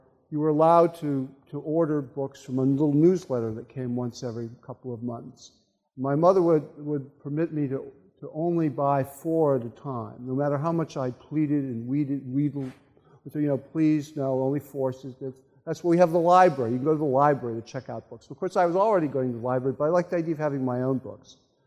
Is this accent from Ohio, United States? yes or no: yes; Lorain, Ohio, United States; I grew up in Lorain, Ohio, which is a classic Ohio Rust Belt working town. My father was a steel worker.